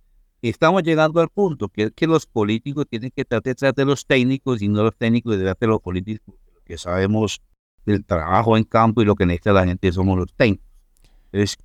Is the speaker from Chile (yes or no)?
no; Colombia; Pero nosotros tenemos como colombianos el talento para saber salir mucho más rápido.